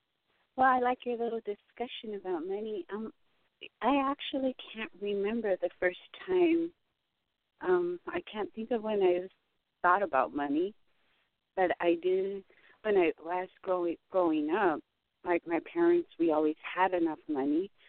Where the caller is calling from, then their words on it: Arizona, United States; I'm calling from Arizona